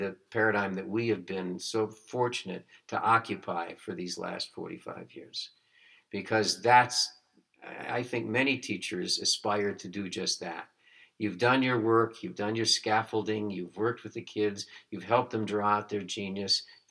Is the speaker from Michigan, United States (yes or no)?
yes; Huntington Woods, Michigan, United States; because I grew up in Oakland County and went to Royal Oaks Schools and lived in a suburb called Huntington Woods.